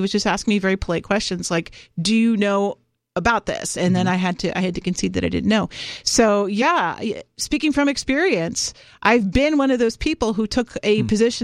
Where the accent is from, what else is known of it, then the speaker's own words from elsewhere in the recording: New Jersey, United States; New Jersey.